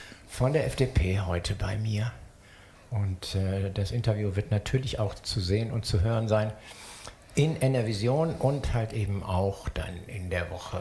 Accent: Rhineland, Germany; Wir sind Rheinländer und das Du geht ja mal ganz schnell.

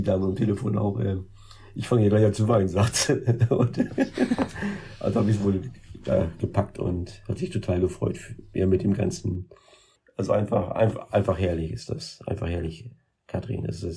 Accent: Eistrup, Germany; Und ich selber bin jetzt 58 und ich bin aus dem Ort nicht rausgekommen. Ich sage immer, ich bin Landei, aber hier fühle ich mich wohl. … ist durchaus ein Begriff in der einen oder anderen Ecke hier in Eistrup.

